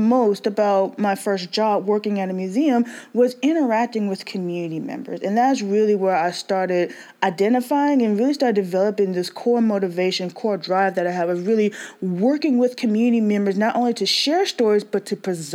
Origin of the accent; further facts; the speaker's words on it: Ruffin, North Carolina, United States; also born or lived in Danville, Virginia; Technically, I was born in Danville, Virginia, but it's right across the state line for where I grew up in Ruffin, North Carolina. It's a very small tobacco community.